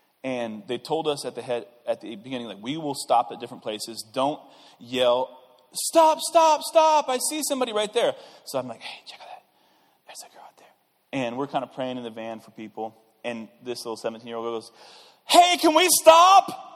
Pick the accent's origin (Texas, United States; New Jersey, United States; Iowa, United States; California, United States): Iowa, United States; Okay, now, I'm not from Atlanta, right? I've seen ATL. I think … was brilliant in that movie. I listened to … a lot in the 90s, so I kind of know a little bit about ATL. Enough to know that guys from Iowa don't really have much power in the alleyways of Atlanta.